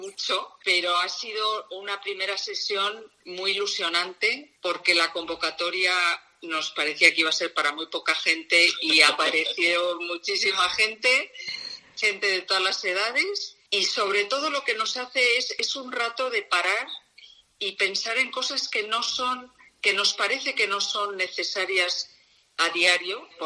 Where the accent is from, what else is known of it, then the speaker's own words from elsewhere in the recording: Panes, Asturias, Spain; Yo soy de Panes, y aunque he estado años viviendo fuera